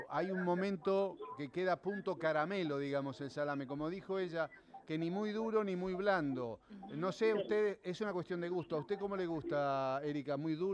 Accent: Sunchales, Santa Fe, Argentina; Pará, porque en Sunchales, decirle a la señora, que de donde yo soy oriundo.

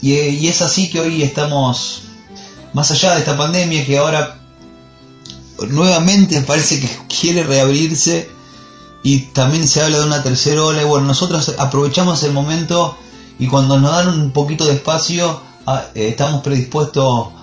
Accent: Zárate, Buenos Aires Province, Argentina; soy de Zárate, tengo el privilegio de estar en una ciudad en donde pasaron tantos autores de este género que es el tango, y vivir acá es una linda sensación.

